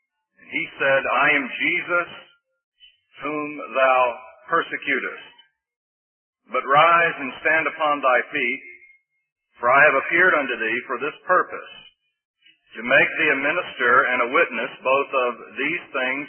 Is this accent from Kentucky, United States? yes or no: no; Florida, United States; I'm from Florida, and a native Floridian. People are actually born in Florida.